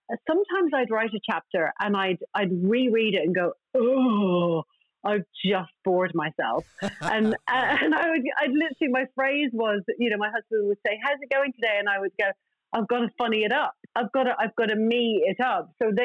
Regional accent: Ireland; I'm Irish.

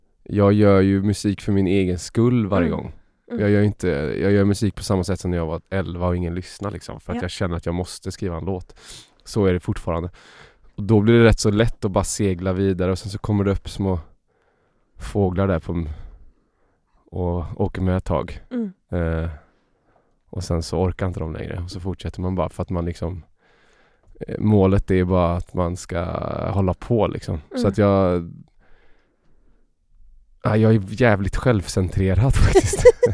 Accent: Uddevalla, Västra Götaland County, Sweden; i och med att jag växte upp i Bohuslän och sånt. Så att jag kände mig liksom välkommen och hemma här.

